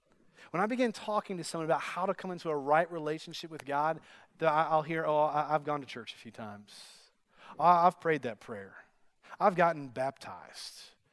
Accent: Kentucky, United States; moved away as an adult; Christy and I moved down here from Kentucky 5 years ago. And we were born and raised in Kentucky.

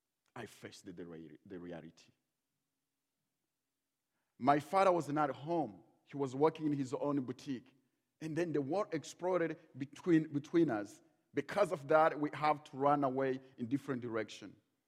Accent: Rwanda; I was not born yet, and I was born in Rwanda. We grew up over there.

